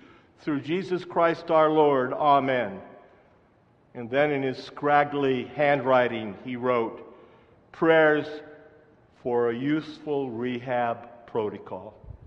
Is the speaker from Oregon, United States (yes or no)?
yes; Portland, Oregon, United States; that's quite often because I'm from Portland, Oregon